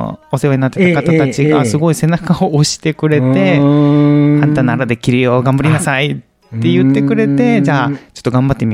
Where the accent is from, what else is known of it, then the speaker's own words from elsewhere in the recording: Uruma, Okinawa, Japan; moved away as an adult; はい出身は沖縄のうるま市、